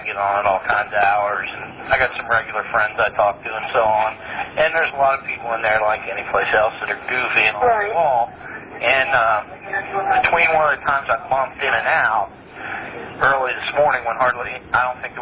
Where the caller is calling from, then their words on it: Cincinnati, Ohio, United States; Yeah, I'm calling from Cincinnati.